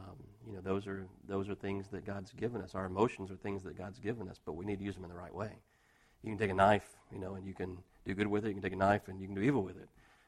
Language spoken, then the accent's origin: English; Texas, United States; We're from Texas. We go down to Galveston and the water's brown and the sand's brown and there's seaweed everywhere.